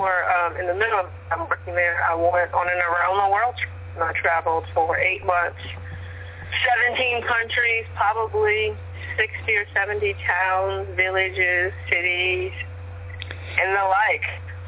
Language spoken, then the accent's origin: English; Queens, New York, United States; I grew up in Jamaica, Queens, if you know.